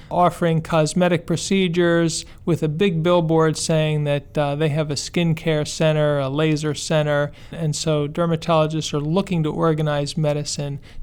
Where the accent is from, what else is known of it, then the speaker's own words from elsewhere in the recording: Pennsylvania, United States; In many states, and I'm from Pennsylvania